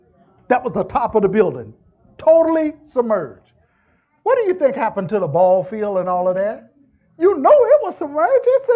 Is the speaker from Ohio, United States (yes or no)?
no; North Carolina, United States; I'm from North Carolina.